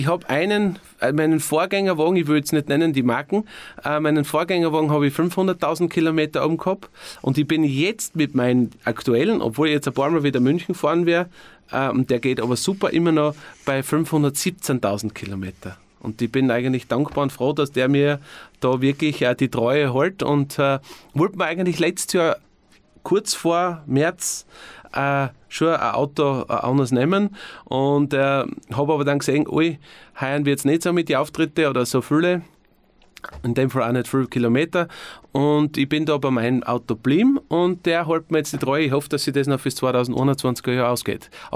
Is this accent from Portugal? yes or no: no; Obergrossau, Styria, Austria; Ich bin am liebsten eigentlich schon, muss ich sagen, in Obergrossau. Das ist meine Heimat.